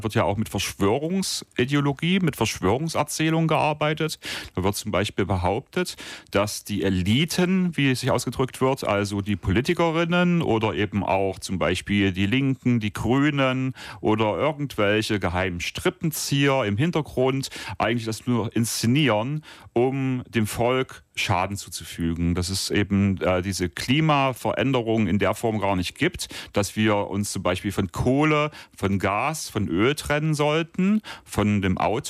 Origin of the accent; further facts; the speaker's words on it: Central Germany, Germany; Und auch dort, wo ich herkomme, aus Mitteldeutschland, überlegt man schon, ob man Wasser rationieren muss im Sommer.